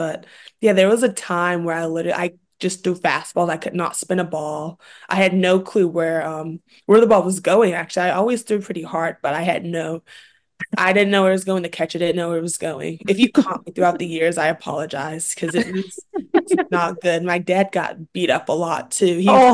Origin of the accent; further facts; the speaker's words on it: Kansas, United States; Well, yeah, I don't know how he ended up at Cal, honestly. We're from Kansas, so he just followed me out here, I guess.